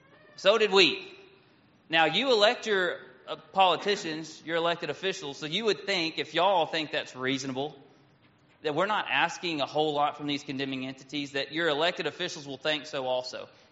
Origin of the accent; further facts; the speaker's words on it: Texas, United States; You know, I'm from East Texas, so it just looks like that, well, man, somebody needs to work on their pastures a little bit.